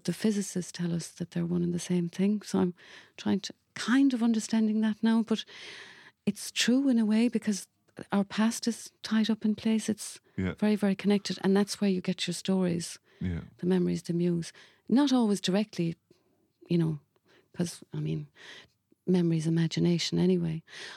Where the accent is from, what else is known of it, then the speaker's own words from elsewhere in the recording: Cork, Munster, Ireland; accent: Cork; And I think Belfast is so infused into this story as well, which I had to... merger with my Cork accent.